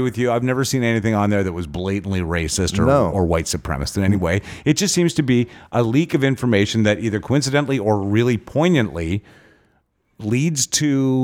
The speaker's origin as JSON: {"language": "English", "country": "Canada", "tie": "born or raised there", "said": "I grew up here in Canada"}